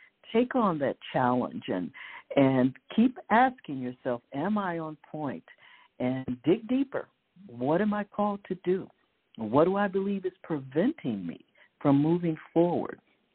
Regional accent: Chicago, Illinois, United States; One of them was when I was about 9 or 10 years old, yes, just a little girl growing up in Chicago, going to church at a little church on 55th and State Street

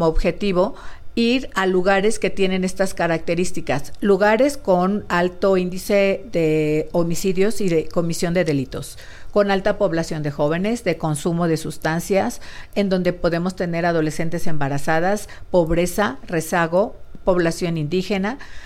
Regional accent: Guerrero, Mexico; soy de Guerrero.

